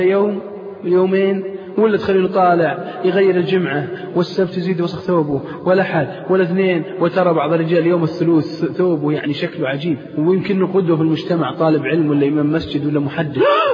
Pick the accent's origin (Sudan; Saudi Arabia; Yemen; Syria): Saudi Arabia; ليس في بلادنا السعودية